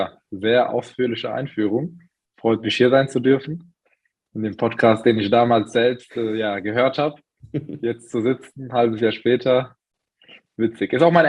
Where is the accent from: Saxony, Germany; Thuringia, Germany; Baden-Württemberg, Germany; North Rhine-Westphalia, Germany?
Baden-Württemberg, Germany; Mannheim; now in Frankfurt am Main, Germany; wie Ruslan bereits gesagt hatte. Ich bin 21 Jahre alt, wohne in Frankfurt am Main, bin ursprünglich aus Mannheim